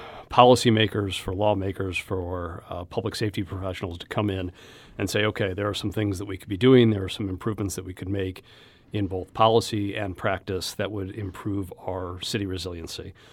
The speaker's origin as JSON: {"language": "English", "town": "St. Louis", "region": "Missouri", "country": "United States", "tie": "born or raised there", "said": "as soon as I had the opportunity to come back to St. Louis and work for my hometown fire department, I jumped on the chance"}